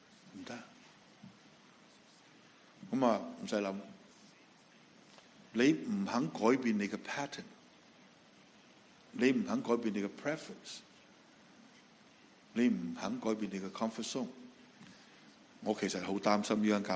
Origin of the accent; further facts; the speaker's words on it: Hong Kong; 我雖然中國人，我都講一啲唔鹹唔淡嘅普通話，但我係香港人